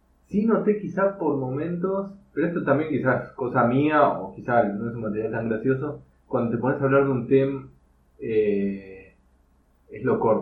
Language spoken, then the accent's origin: Spanish; Argentina; yo nunca dije tipo, soy argentino